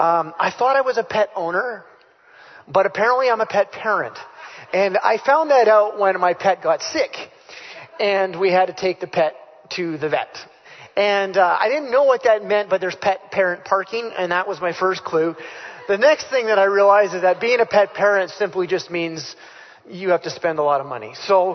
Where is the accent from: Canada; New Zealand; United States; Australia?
Canada; I try to call myself a Jesus follower now. Try to eliminate Christian if I can. I'm Canadian.